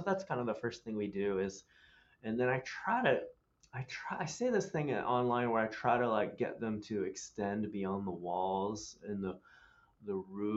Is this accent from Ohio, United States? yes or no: yes; Columbus, Ohio, United States; I grew up in Columbus, which is kind of a college town for OSU, even though it's a city.